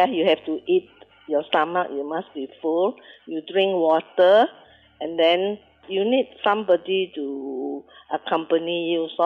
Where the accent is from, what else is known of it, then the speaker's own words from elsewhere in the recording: Kuching, Sarawak, Malaysia; also born or lived in Brunei; I'm from Kuching. Previously, from Brunei. But now, I'm back to Kuching for more than 30 years. I'm 83 now.